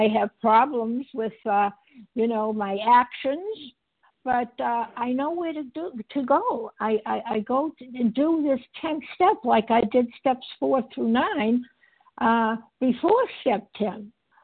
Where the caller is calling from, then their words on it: Massachusetts, United States; Oh, I call from Massachusetts.